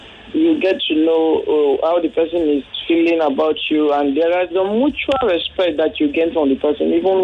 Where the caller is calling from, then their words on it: Banana Island, Lagos, Nigeria; I'm calling from Banana Island.